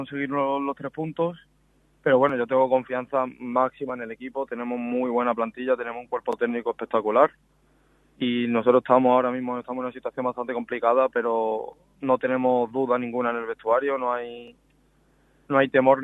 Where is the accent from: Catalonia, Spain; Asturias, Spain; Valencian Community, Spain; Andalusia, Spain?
Andalusia, Spain; Málaga; Yo soy malagueño